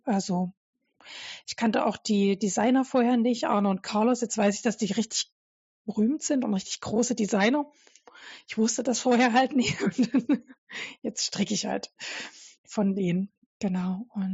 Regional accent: Dresden, Saxony, Germany; Und ich komme ja ursprünglich aus Dresden. Und meine Kindheit war noch so Ausläufer DDR geprägt

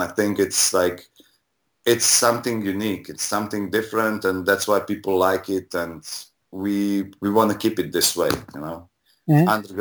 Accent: Slovenia; English is a second language; he's doing a festival in my hometown, which is like 60 kilometers from Ljubljana

